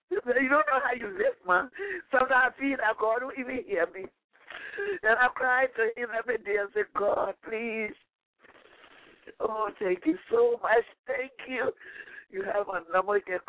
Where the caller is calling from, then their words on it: Atlanta, Georgia, United States; I'm calling from Atlanta, Georgia.